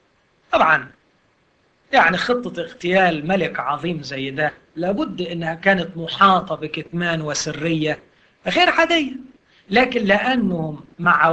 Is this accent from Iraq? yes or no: no; Egypt; دي مهمة لينا شوية كمصريين.